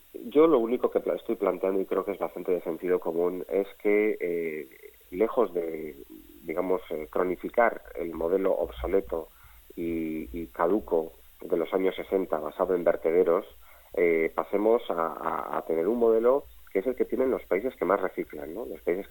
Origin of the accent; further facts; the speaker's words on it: Basque Country, Spain; no sé si de que no somos suficientemente vascos para él